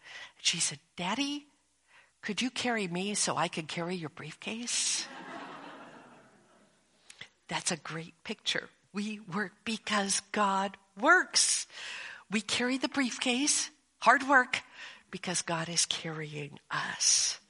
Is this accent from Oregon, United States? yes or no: yes; Portland, Oregon, United States; Many years ago, we lived in Portland, Oregon, my hometown.